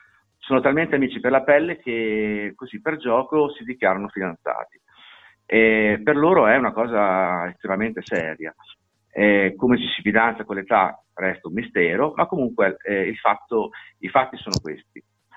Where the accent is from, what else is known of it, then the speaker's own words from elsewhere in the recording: Modena, Emilia-Romagna, Italy; accent: Emilian; Mi scuso per la cantilena emiliana, ma sono di Modena, non ci posso fare assolutamente nulla.